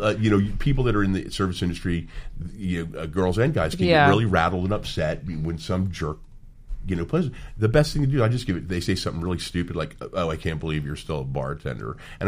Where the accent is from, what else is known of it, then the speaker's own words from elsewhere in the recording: Tennessee, United States; now in Florida, United States; But, you know, growing up in Tennessee, you know, and on the, you know, in the part of town that we're describing